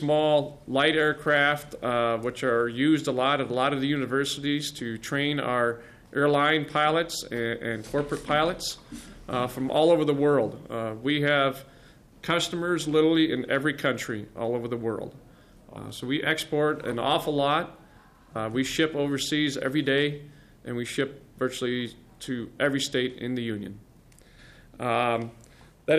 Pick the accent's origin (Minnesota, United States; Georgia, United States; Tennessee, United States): Minnesota, United States; St. Cloud; I am from St. Cloud, Minnesota, and I thank you for your efforts there. My hometown, I went to high school there, just south of St. Cloud on 94 as you drive up there.